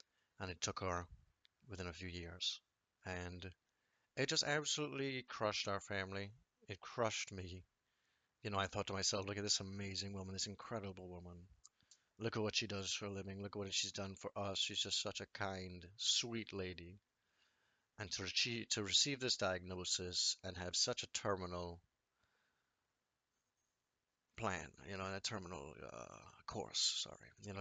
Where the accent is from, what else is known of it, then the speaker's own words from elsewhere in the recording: Trinidad & Tobago; now in United States; growing up in Trinidad, it was a very strict regime for schools. I had always been pretty good at studying just to survive growing up as a kid in Trinidad. But coming to America